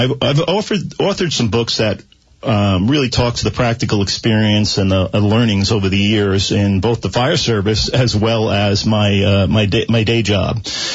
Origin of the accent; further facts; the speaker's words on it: New York, United States; So where I grew up on New York and Long Island, this was kind of a way of life.